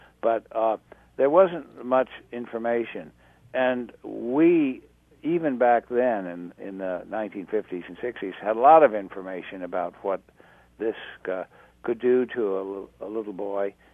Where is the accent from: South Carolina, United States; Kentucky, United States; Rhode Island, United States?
Kentucky, United States; Lexington; born there; I was born in Lexington, not far from you